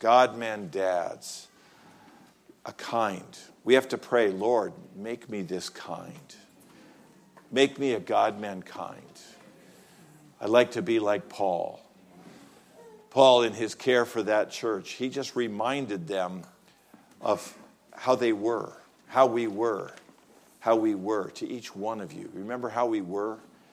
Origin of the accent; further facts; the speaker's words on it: United States; You know, I'm an American, and we don't have kings and queens.